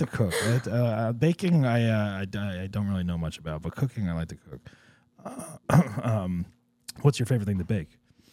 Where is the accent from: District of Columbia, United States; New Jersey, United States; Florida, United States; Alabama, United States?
New Jersey, United States; Cedar Grove; I mean, I don't know if Cliffside Park is the same as where I grew up in Cedar Grove.